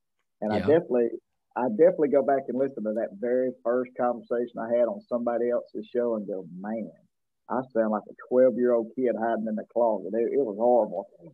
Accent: Deep South, United States; I was born and raised in the Deep South. I don't know anything besides that.

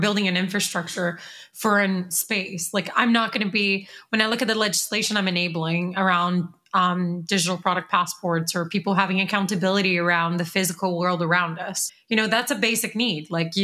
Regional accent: Brazil; English is a second language; I grew up in Brazil, dude.

